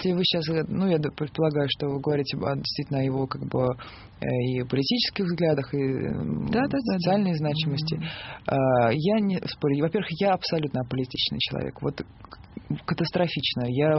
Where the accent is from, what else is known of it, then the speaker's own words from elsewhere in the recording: Saint Petersburg, Russia; now in Moscow, Russia; очень люблю Москву, я уже приняла этот город, здесь моя семья, здесь теперь мой дом тоже. Но по духу я, конечно, петербурженка, с этим ничего не сделать.